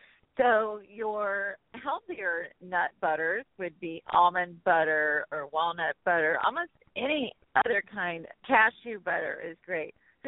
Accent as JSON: {"language": "English", "region": "Georgia", "country": "United States", "tie": "born or raised there", "also_born_or_lived": "Alabama", "said": "I grew up in the South, so I grew up in Georgia and Alabama"}